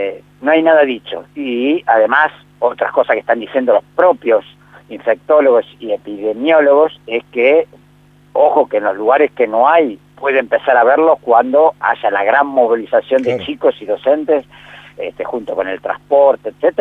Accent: Buenos Aires, Argentina; Yo soy de provincia de Buenos Aires

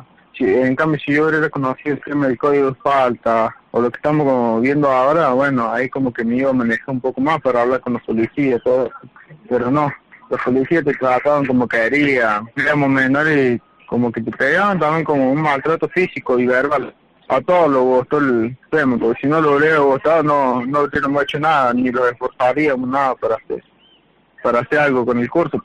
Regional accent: Villa Carlos Paz, Córdoba, Argentina; No soy del centro de Carlos Paz y me queda muy lejos la escuela a mí.

